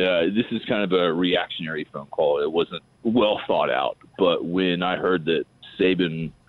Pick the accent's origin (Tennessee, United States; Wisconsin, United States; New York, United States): Tennessee, United States; Knoxville; I'm from Knoxville. I'm a huge Tennessee fan.